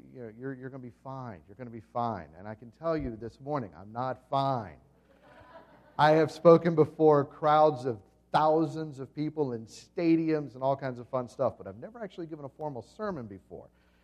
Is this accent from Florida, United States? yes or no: yes; Panama City, Florida, United States; you know I grew up in Panama City, Florida, right there on the Gulf Coast, spring break capital of the world.